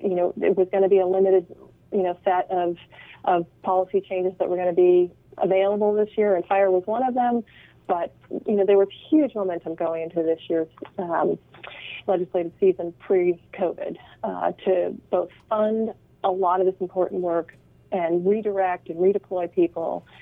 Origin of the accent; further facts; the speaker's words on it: California, United States; like my own place where I grew up in Humboldt County, I mean, it hasn't seen fire since the 1940s, and the fuel load is immense.